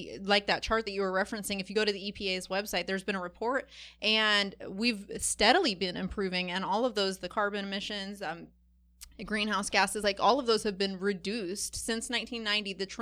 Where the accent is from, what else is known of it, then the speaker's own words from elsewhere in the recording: Fayetteville, United States; accent: Midwestern; also born or lived in Iowa; Some people guess that I'm from Minnesota, which is funny, but I grew up most of my life in Fayetteville, so this is odd. I think I throw people off, but I do have a Midwestern accent.